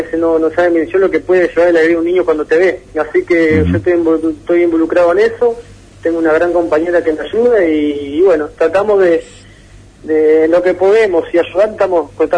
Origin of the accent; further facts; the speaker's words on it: Uruguay; now in Santa Fe, Argentina; porque no digamos que yo soy uruguayo, la vengo a pelear y a remar acá